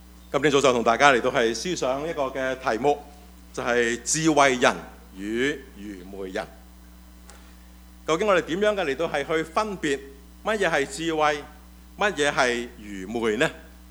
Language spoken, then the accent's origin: Cantonese; China; 所以我哋中国人咧就都几中意呢个古仔嘅